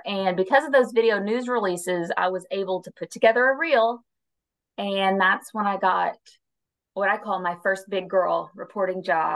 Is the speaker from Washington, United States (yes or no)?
no; Plainview, Texas, United States; So I'm originally from Texas. I went to high school in Plainview, Texas